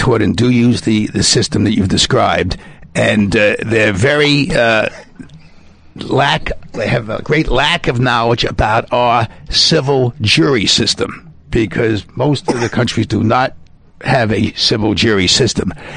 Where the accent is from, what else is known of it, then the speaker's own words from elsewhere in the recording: New York City, New York, United States; Born and brought up in New York City.